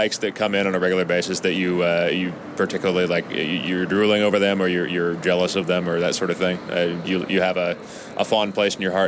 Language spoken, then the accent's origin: English; Washington, United States; Yeah, I actually grew up outside of Seattle as well